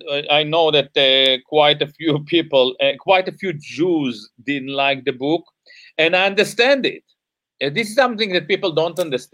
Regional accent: Israel; I grew up in Israel

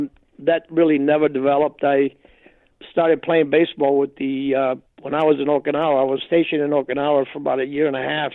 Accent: Key West, Florida, United States; I was born and raised in Key West, Florida.

